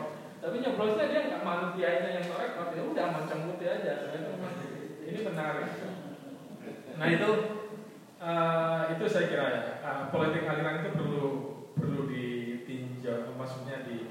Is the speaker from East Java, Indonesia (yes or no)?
yes; Pasuruan, East Java, Indonesia; Kalau saya melihat daerah saya sendiri, mungkin sedikit ada kesamaan dengan Madura. Warganya itu memang sangat patron karaya. Warga Pasuruan itu sangat patron karaya.